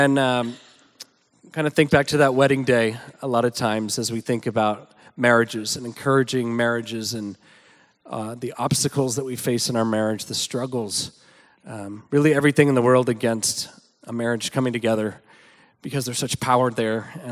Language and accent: English; Montgomery, Alabama, United States; So anyway, we're from the South originally. I'm from Montgomery, Alabama.